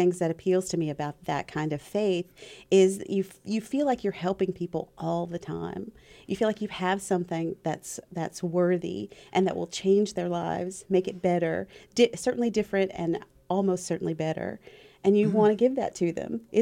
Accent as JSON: {"language": "English", "region": "North Carolina", "country": "United States", "said": "Well, I'm from North Carolina, and most of the stories in the book are set in North Carolina."}